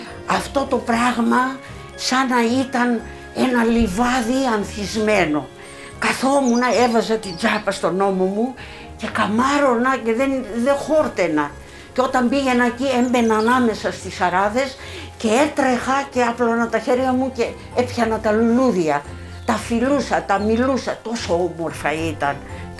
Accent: Palaio Kastrosero, Greece; born there; Γεννήθηκα στο Παλαιό Καστροσερό το 1940.

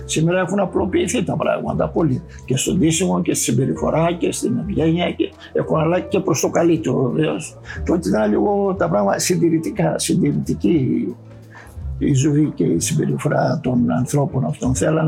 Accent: Lamia, Central Greece, Greece; born there; now in Athens, Greece; Εμείς γεννηθήκαμε στη Λαμία, έξω από τη Λαμία, δήμος Λαμιαίων. Και ήρθαμε στην Αθήνα

